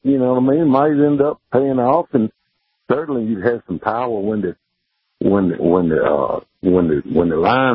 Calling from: Chester, Virginia, United States; Chester, Virginia.

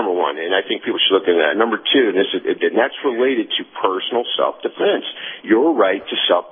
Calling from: Tennessee, United States; Hey, good morning, sir. … in East Tennessee.

